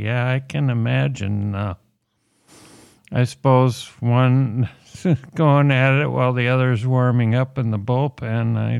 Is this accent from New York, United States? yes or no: no; Minnesota, United States; They are from Minnesota, my home state.